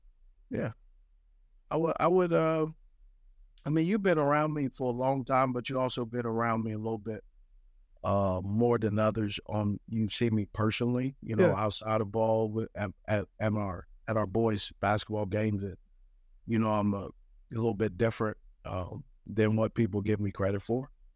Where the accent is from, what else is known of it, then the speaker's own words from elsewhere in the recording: West Coast, United States; You know, growing up on the West Coast